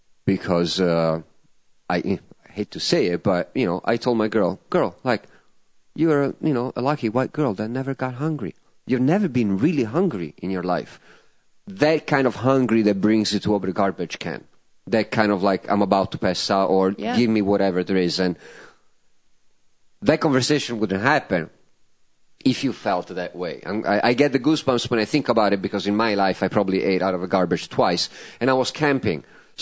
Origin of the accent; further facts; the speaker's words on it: Tuscany, Italy; now in United States; I grew up in Tuscany. I always knew where my meat came from. When I moved to California, all of a sudden, I did not have farms around.